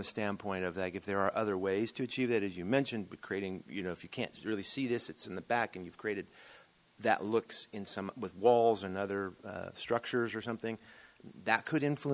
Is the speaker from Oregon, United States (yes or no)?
no; California, United States; born there; I was born in California, and I've seen a lot of missions.